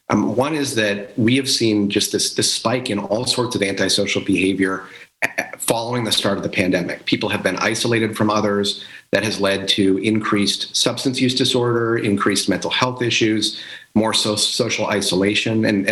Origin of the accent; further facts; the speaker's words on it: Oshkosh, Wisconsin, United States; also born or lived in Fond du Lac, United States; In terms of me, I grew up in Oshkosh and Fond du Lac.